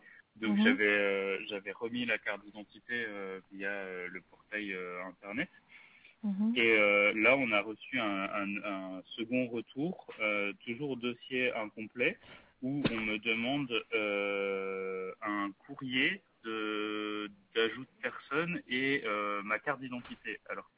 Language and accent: French; Belgium; mon acte de naissance, comme je viens de Belgique, il est difficile à récupérer.